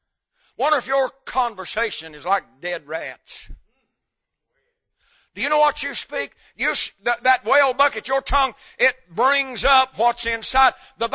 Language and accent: English; North Carolina, United States; Now, where I was raised up in North Carolina, night crawlers filled the yard.